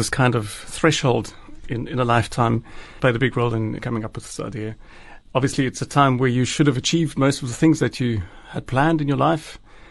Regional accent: South Africa; being South African, having this interest in early music

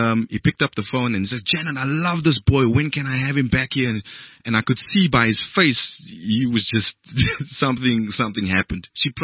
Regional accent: Paarl, Western Cape, South Africa; and I mean, I'm from Paarl in Cape Town. Me being an actor on TV was never going to happen.

